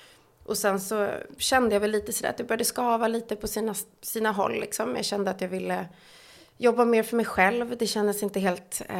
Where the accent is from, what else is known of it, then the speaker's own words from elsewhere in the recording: Stockholm, Stockholm County, Sweden; Jag är ju från Stockholm från början, som säkert många redan hör.